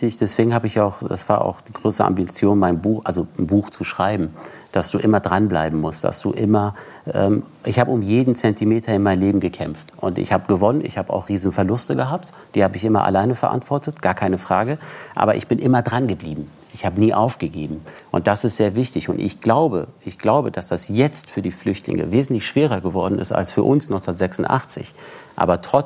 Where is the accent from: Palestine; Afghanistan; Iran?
Iran; Tehran, Tehran Province; now in Germany; Und wir kommen aus Teheran.